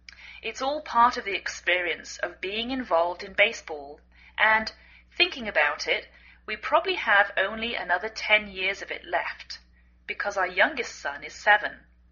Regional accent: England, United Kingdom; now in United States

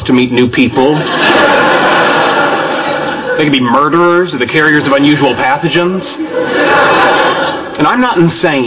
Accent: Texas, United States; I'm from East Texas, the Gulf region, home to many Vietnamese shrimpers.

